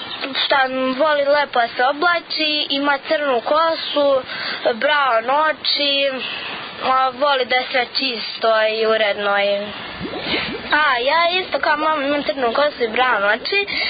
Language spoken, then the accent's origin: Serbian; Gornji Milanovac, Šumadija and Western Serbia, Serbia